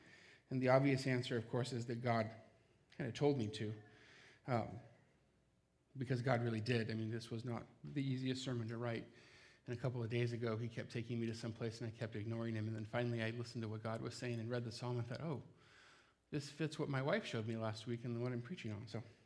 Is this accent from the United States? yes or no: yes; South Tucson, Arizona, United States; you know that I'm from Arizona. That's why I'm always wearing a Diamondbacks hat. In fact, I grew up in South Tucson, Arizona